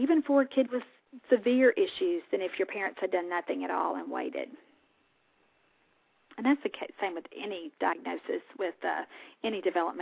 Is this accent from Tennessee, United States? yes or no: no; Mississippi, United States; My home state.